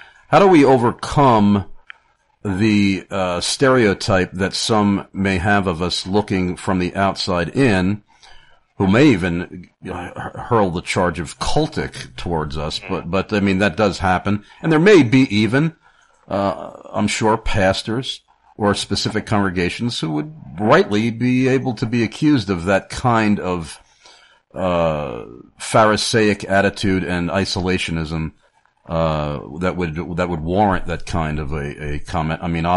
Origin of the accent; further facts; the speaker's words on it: New York, United States; now in Carlisle, United States; of feedback after moving here to Carlisle, Pennsylvania, that people assume one thing just because I'm from New York.